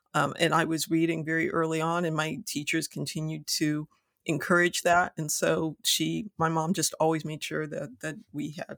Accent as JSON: {"language": "English", "town": "Lorain", "region": "Ohio", "country": "United States", "tie": "born or raised there", "said": "I grew up in Lorain, Ohio, which is just west of Cleveland."}